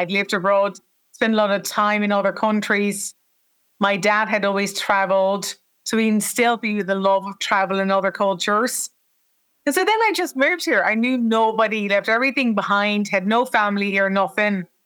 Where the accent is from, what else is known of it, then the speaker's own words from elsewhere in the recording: Netherlands; As you just mentioned, I grew up in the Netherlands.